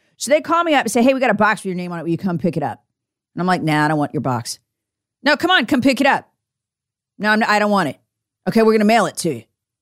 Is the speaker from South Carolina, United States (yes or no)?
yes; South Carolina, United States; in my home state of South Carolina, where I spent years of my life sitting in court